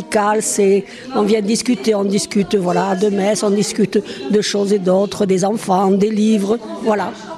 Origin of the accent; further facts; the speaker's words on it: Argelès, France; born there; je suis née à Argelès, j'ai tous mes sacrements à Argelès, quoique j'habite un petit village à l'Aubalagnas, mais ma paroisse c'est Argelès.